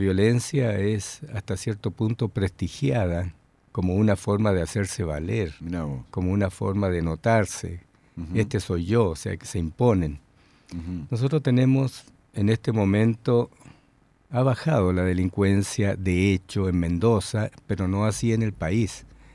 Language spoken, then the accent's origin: Spanish; Chile; also born or lived in Comodoro Rivadavia; now in Argentina; Soy chileno, naturalizado argentino.